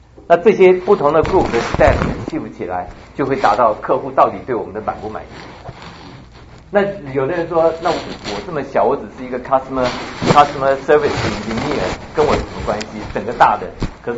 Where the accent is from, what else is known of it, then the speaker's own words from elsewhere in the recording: China; 所以我们中国人就是说 definitely 在这个团队合作方面，我们其实是有一段蛮长的路要走